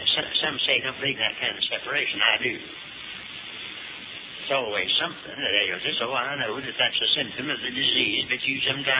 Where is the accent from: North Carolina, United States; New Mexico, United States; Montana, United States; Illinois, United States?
North Carolina, United States; Hickory; from Hickory. That's my hometown.